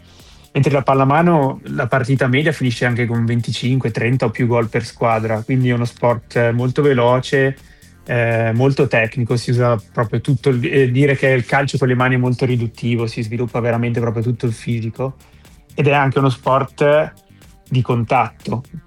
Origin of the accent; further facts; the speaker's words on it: Sirone, Lombardy, Italy; il mio paese, Sirone, non aveva una squadra di calcio a 11, o meglio, si doveva andare in altri paesi a giocare perché non avevamo il campo